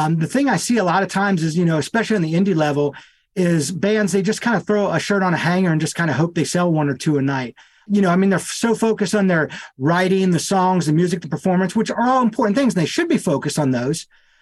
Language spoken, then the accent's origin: English; Nashville, Tennessee, United States; So started getting back more into the rock thing that I grew up playing here in Nashville.